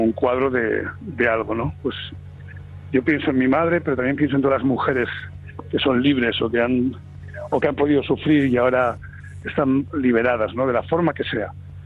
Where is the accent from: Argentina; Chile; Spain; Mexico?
Spain; Bilbao, Basque Country; es que encima soy de Bilbao